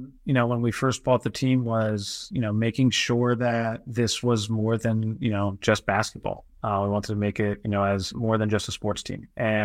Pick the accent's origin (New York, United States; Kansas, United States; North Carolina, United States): New York, United States; born there; So I was born in New York, went to college in Pennsylvania, went to UPenn, then went to business school at NYU